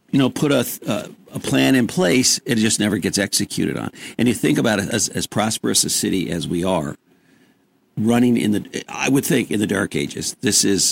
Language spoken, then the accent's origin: English; Hadley, New York, United States; born there; now in Saratoga, United States; I mean, I wasn't born here. I was born in Hadley, but I got here as fast as I could.